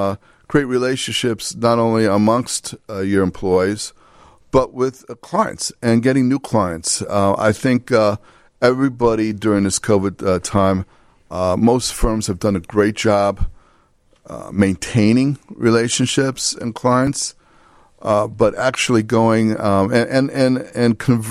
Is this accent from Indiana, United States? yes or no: no; Lincolnwood, Illinois, United States; also born or lived in Chicago; I grew up, I was born in the city, but moved to Lincolnwood when I was three. I grew up in Lincolnwood and went to Niles West High School.